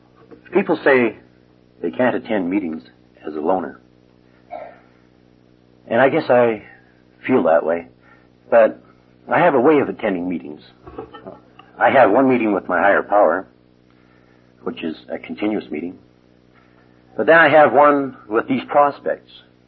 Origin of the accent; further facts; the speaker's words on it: Canada; now in Malaysia; I'm a kid. I'm a Canadian, and I live in Malaysia.